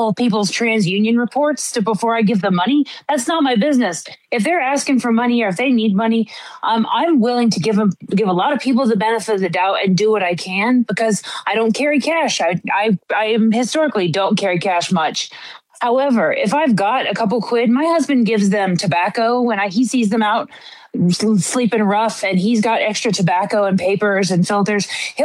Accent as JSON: {"language": "English", "country": "United States", "said": "because I'm American? Like, no."}